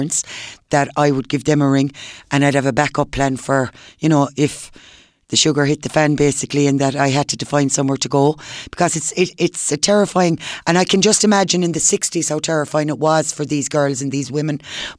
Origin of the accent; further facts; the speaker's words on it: Cork, Munster, Ireland; born there; I was born in Besborough in 1966.